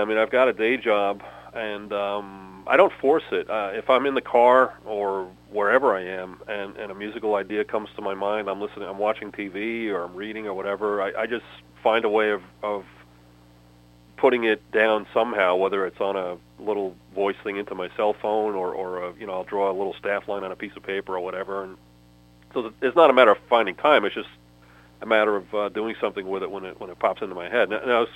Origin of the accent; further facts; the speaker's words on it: Queens, New York, United States; I grew up near Rockaway Beach in Queens, New York City